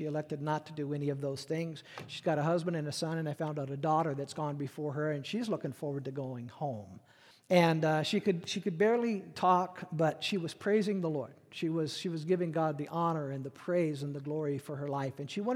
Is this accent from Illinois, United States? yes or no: yes; Peoria, Illinois, United States; I mean, I was raised in Peoria, right?